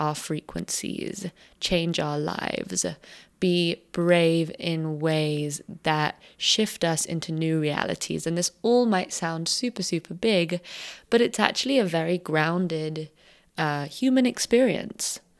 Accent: London, United Kingdom; So for me personally, I grew up in London and I spent until I was about 16 years old very much just like living in the system.

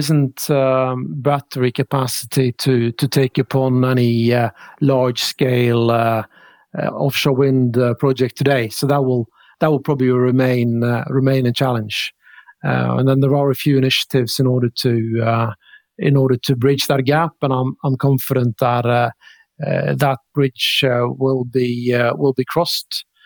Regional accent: Rogaland, Norway; There is a small island on the west coast of Norway, outside of my hometown, called Utsira

